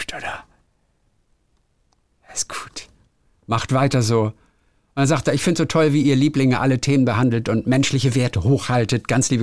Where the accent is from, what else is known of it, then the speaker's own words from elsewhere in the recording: Cologne, North Rhine-Westphalia, Germany; born there; Für mich als gebürtige Kölnerin ein ganz normaler Satz.